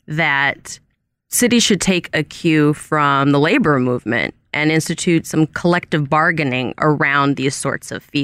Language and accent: English; Oakland, California, United States; I'm from Oakland and I'm constantly bragging about how we do things right out there.